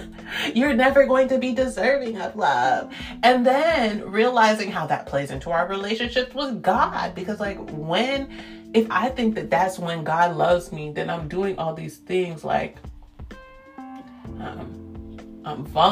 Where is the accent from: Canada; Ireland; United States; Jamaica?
Jamaica; But especially as a Jamaican